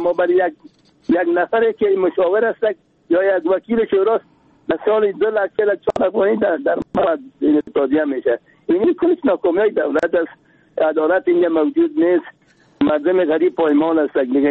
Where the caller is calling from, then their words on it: Kabul, Afghanistan; گفتم که از کابل هستم.